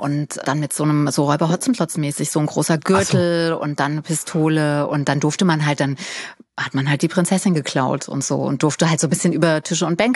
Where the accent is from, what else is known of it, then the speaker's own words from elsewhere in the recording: Wiesbaden, Hesse, Germany; Ich komme ja aus Hessen ursprünglich, aus Wiesbaden, und da haben wir schon gefeiert, gell?